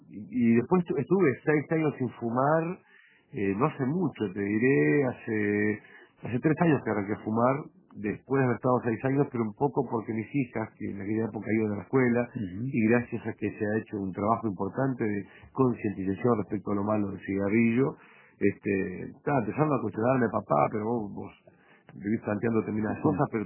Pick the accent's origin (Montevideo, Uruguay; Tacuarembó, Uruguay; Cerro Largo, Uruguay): Tacuarembó, Uruguay; yo soy pueblero. Siempre digo que no soy en el medio. No soy ni del campo, ni de la ciudad. Soy pueblero, como soy de Tacuarembó.